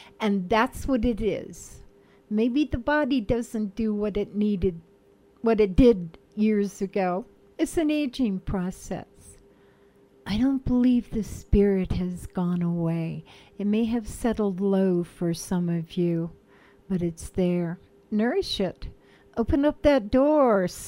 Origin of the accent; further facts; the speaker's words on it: California, United States; moved away; I'm from California, been here since 2011. This community, Roaring Fork Valley, this community is active.